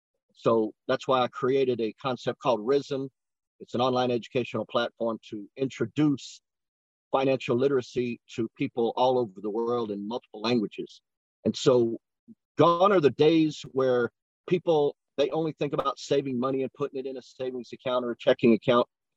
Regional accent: Cayman Islands; now in United States; Well, actually, I grew up in the Caribbean, in the Cayman Islands, one of the top financial districts in the world.

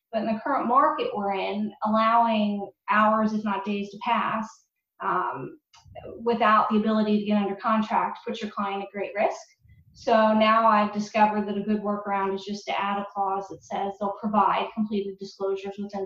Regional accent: Bethesda, Maryland, United States; I am. I grew up in Bethesda, so local as they come.

